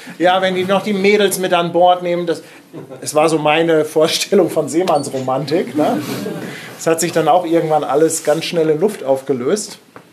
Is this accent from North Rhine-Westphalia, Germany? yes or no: no; Hamburg, Germany; Ich komme aus Hamburg